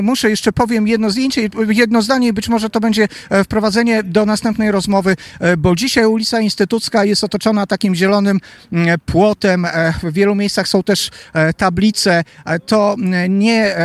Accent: Lviv, Lviv Oblast, Ukraine; Єстеśmy з західної України, jestem z Lwowa.

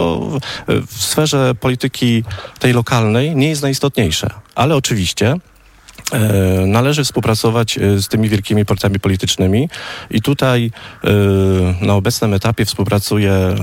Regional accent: Warta, Łódź Voivodeship, Poland; Jestem rodowitym warcianinem, z czego jestem bardzo dumny. Tu się wychowałem, tutaj wielcy ludzie kształtowali moją osobowość. Wyjechałem na studia do Łodzi i wróciłem po prostu tutaj do tego pięknego miejsca

